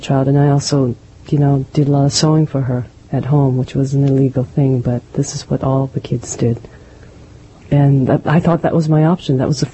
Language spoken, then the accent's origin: English; United States; I had gone to Berkeley, which was very different. I was born and raised in Chinatown. And so it was a whole new world for me to be outside of Chinatown.